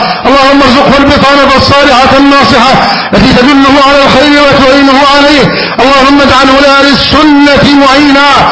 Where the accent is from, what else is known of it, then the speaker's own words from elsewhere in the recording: Egypt; بلدنا مصر